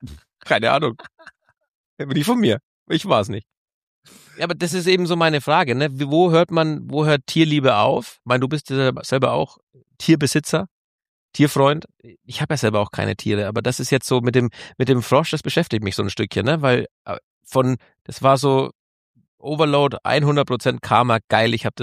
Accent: Bavaria, Germany; bei uns in Franken

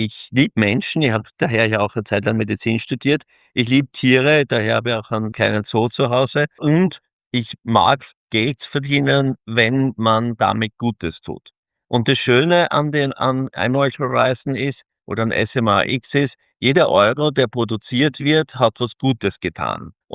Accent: Austria; wir sind ja Österreicher und wir lieben unseren patriotischen Ansatz und daher auch Wien gewählt.

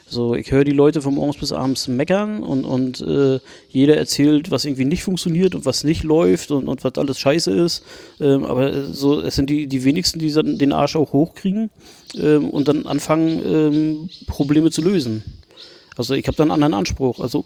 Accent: Malchin, Mecklenburg-Vorpommern, Germany; born there; also born or lived in Berlin; Ja, ne, ich bin Malchiner. Ich bin ein gebürtiger Malchiner.

